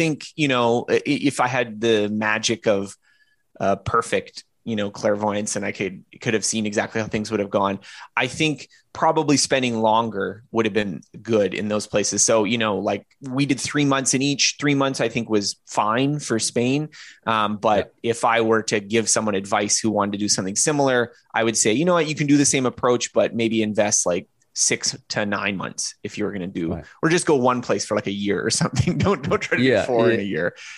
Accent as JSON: {"language": "English", "country": "Canada", "said": "well, I'm a Canadian"}